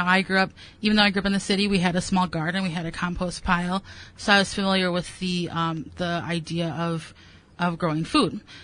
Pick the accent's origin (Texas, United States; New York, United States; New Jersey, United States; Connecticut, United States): Texas, United States; Dallas; I grew up in the city. I grew up in West Dallas